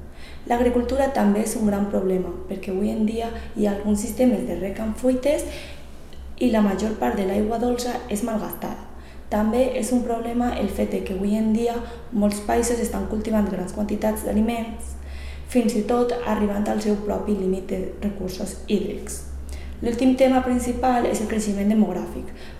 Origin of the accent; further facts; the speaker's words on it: Valencia, Valencian Community, Spain; de València i estic estudiant per a ser mestra d'educació infantil.